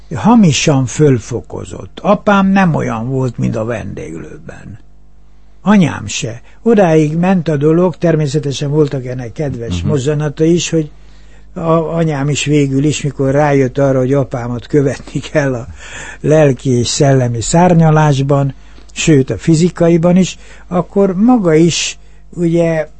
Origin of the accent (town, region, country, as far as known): Budapest, Hungary; born or raised there